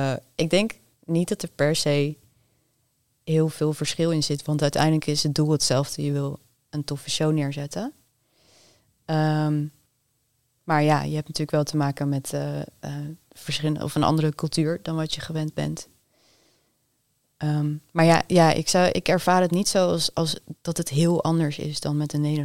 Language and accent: Dutch; Netherlands; Maar ik denk dat wij als Nederlanders wel een voorsprong hebben op andere landen